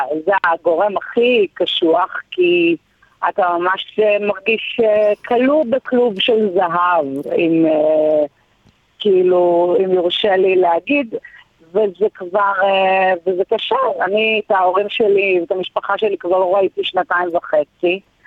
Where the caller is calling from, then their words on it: Melbourne, Victoria, Australia; ממלבורן, כמובן, מהכלא במלבורן.